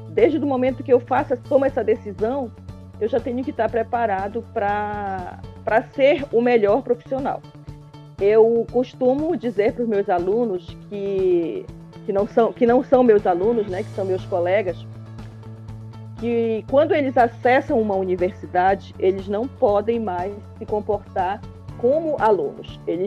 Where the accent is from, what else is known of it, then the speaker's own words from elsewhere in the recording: Amazon, Brazil; Faltou acrescentar que eu sou ribeirinha, sou da Amazônia, né, e sou mulher da floresta.